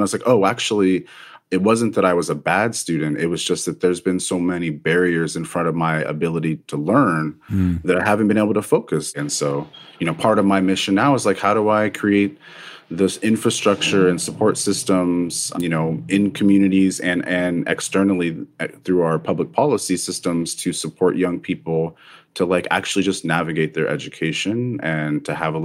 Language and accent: English; Los Angeles, California, United States; I grew up in Los Angeles and attended public schools there